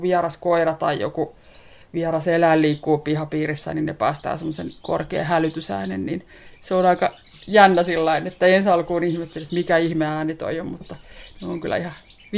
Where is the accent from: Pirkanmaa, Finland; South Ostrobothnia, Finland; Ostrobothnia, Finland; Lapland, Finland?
Pirkanmaa, Finland; Tampere; Kyllä, me ollaan tamperelaisia